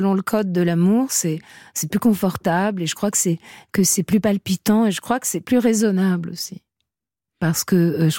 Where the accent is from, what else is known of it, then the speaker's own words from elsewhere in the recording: Italy; Après, je suis italienne, hein.